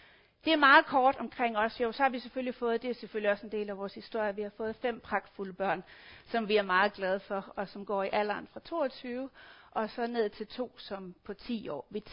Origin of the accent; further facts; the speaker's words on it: Region of Southern Denmark, Denmark; Jeg er opvokset i KF, dog på den fynske side.